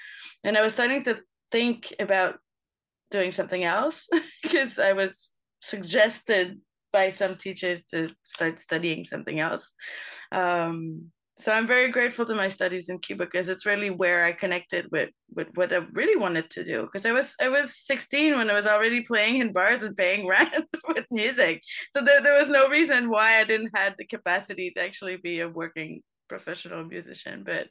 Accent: Montreal, Quebec, Canada; I'm from Montreal originally.

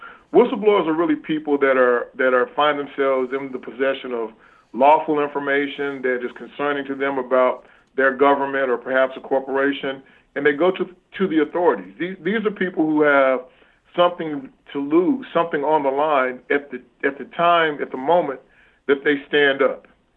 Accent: Arkansas, United States; you know, I grew up in Arkansas and I got a chance to go to Washington, D.C. when my governor ran for president.

